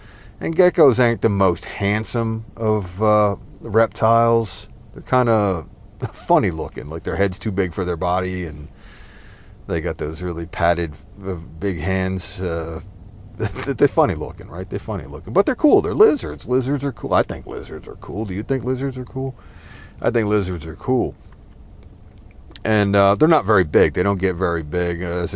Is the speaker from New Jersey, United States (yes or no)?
yes; New Jersey, United States; For example, growing up in New Jersey, as I did, and I always seem to mention here, it's just a stupid fact.